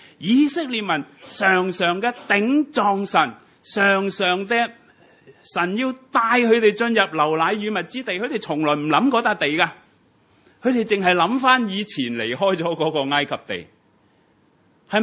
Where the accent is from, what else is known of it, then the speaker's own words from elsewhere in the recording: Hong Kong; 唔好，我哋都系香港人，系咪啊？